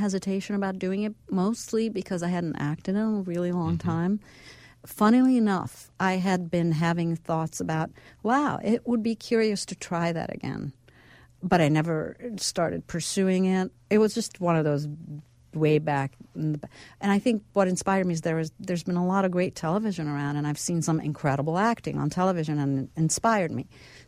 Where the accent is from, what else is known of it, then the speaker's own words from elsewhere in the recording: New York, United States; I'm just a New York. I think I'm really a New Yorker through and through, and it's a very strong component.